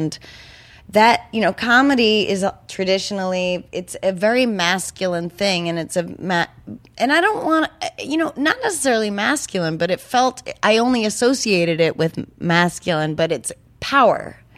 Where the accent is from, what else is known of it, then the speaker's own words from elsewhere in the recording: New Hampshire, United States; I'm from New Hampshire and the thing about New Hampshire, well, there's this kind of, girls play sports there.